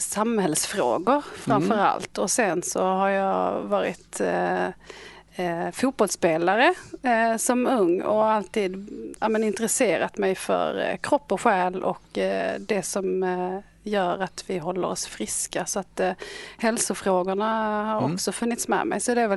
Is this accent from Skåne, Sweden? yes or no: yes; Helsingborg, Skåne, Sweden; born there; jag är ju en helsingborgare i grund och botten. Det är där jag är född och har mina rötter.